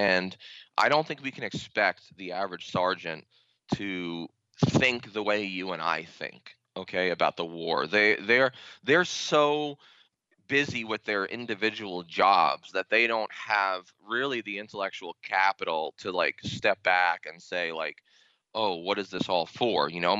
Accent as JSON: {"language": "English", "country": "United States", "tie": "born or raised there", "said": "I grew up in the American militarist patriarchy. You know, I was enamored by military service."}